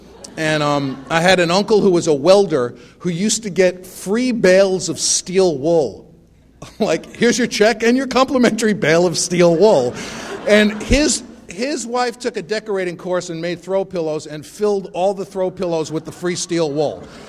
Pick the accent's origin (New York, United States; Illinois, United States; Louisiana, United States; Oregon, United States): New York, United States; Bronx; born or raised there